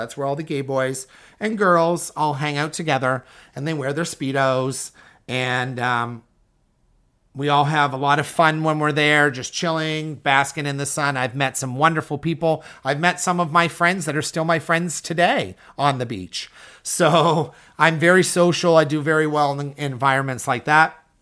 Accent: Canada; I know I'm Canadian

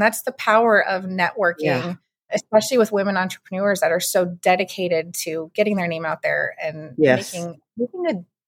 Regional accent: Cuyahoga Falls, Ohio, United States; I am from Cuyahoga Falls, Ohio.

